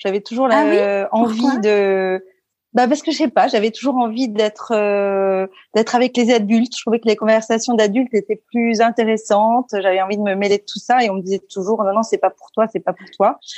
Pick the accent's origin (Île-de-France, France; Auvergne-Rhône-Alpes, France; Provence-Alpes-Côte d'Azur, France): Île-de-France, France; Versailles; also born or lived in Paris / La Celle-Saint-Cloud; Alors, je suis née à Paris. Et j'ai grandi jusqu'à mes 10 ans en banlieue parisienne, à La Celle-Saint-Cloud, puis à Versailles.